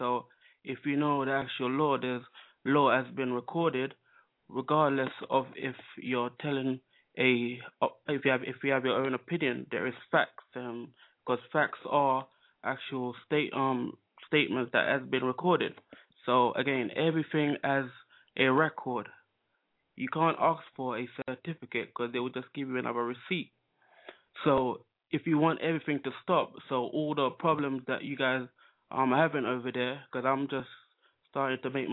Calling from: London, United Kingdom; I'm calling from England, London.

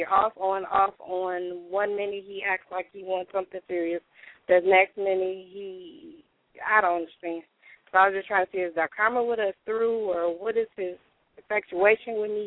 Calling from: Detroit, Michigan, United States; I'm calling from the metropolitan Detroit area in the United States.

